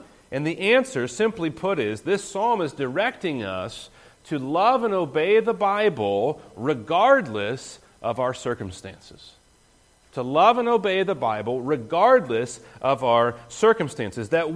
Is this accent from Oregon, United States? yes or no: no; West Virginia, United States; When I grew up in West Virginia, of course, there were mountains around me.